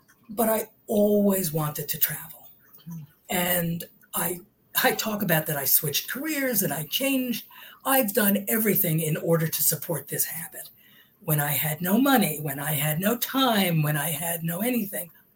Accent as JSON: {"language": "English", "town": "Manhattan", "region": "New York", "country": "United States", "tie": "born or raised there", "said": "But we lived in New York City. I grew up in Manhattan."}